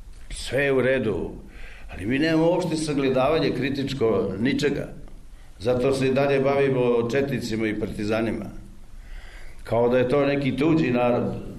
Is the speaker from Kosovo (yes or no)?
no; Kolašin, Montenegro; Nema ćoška u kraju odakle sam ja iz Kolašina.